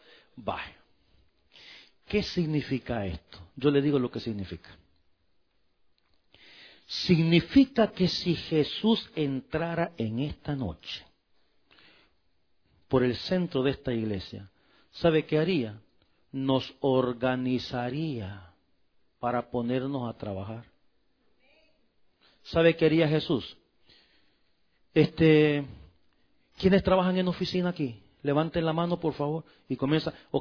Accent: El Salvador; allá en mi país, en El Salvador

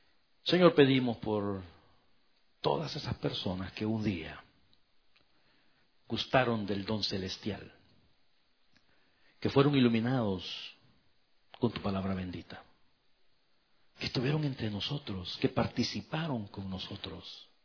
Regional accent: El Salvador; hace poco estuve en mi país, en El Salvador.

